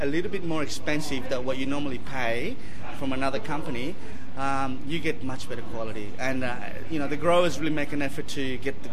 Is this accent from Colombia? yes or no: yes; Colombia; now in Australia; I consider myself pretty much just as Australian as Colombian at this stage of my life. I spent almost a little bit more of my lifetime here in this country, and if, you know, if, for example, I was to move back into Colombia